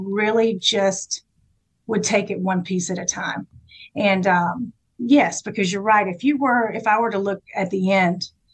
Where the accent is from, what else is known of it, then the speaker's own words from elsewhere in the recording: Georgia, United States; I grew up in South Georgia.